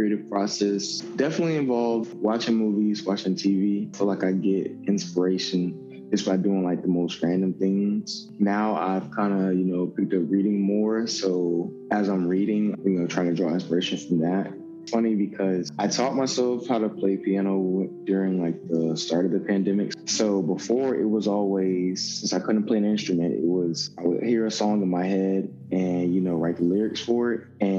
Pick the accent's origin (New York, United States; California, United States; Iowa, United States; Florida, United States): Florida, United States; Havana; I am from Havana, Florida, which is like 20 minutes outside of Tallahassee, Florida.